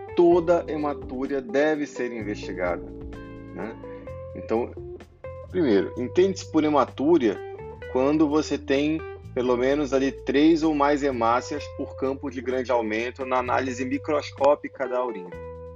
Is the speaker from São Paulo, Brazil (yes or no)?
no; Santarém, Pará, Brazil; atuante na cidade de Santarém do Pará, que é minha terra natal